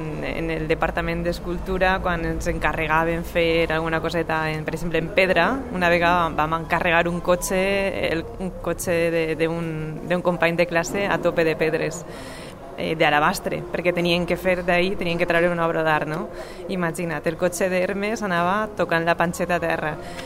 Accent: Fontanars dels Alforins, Valencian Community, Spain; vaig començar a treballar en una escola infantil en el meu poble, en Fontanars.

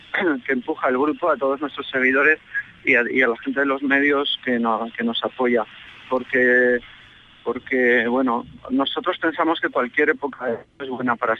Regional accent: Zaragoza, Aragon, Spain; te lo digo como maño, Zaragoza no es una ciudad fácil.

